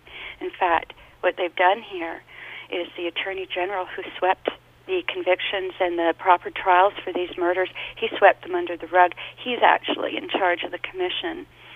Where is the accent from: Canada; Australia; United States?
Canada; Port Coquitlam, British Columbia; when I was growing up in Port Coquitlam